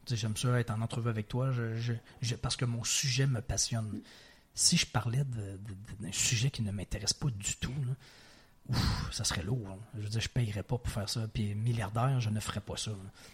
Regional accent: Quebec City, Quebec, Canada; Parce que moi et ma femme, on vient les deux de Québec et nos familles étaient à Québec.

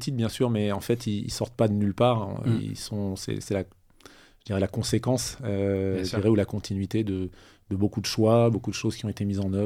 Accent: Occitanie, France; born there; j'ai aujourd'hui, faut le dire, 54 ans. Je suis né en 1969 dans l'Aveyron. Du fait de mes attaches familiales maternelles, qui est du Tarn, ma maman.

